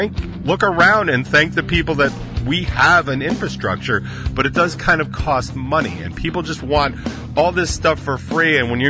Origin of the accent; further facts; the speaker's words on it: United States; I am a proud American. I am a proud patriot. I believe in this country.